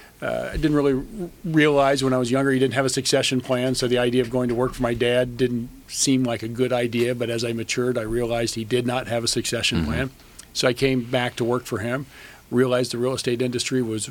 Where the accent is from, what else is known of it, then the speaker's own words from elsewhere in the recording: Columbus, Ohio, United States; The quick background is I was born and raised in Columbus, Ohio, and as I mentioned, the youngest of four.